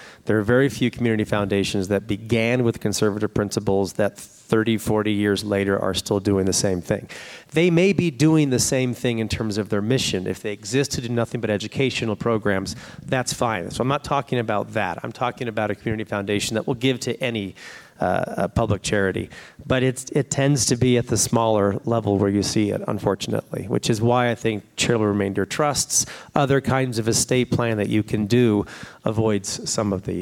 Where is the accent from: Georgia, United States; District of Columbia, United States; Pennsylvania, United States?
District of Columbia, United States; Washington; Now, I'm from Washington, D.C., so billions of dollars is a chocolate bar, so it's not a big deal.